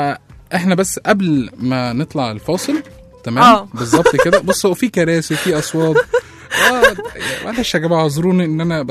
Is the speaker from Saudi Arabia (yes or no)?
no; Egypt; احنا طبعا مصريين بنحب نحط التاتش بتاعنا